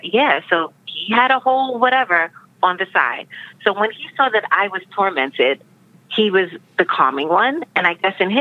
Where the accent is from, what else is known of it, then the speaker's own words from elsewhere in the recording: New York, United States; now in Philadelphia, United States; I am a New Yorker from Jamaican parents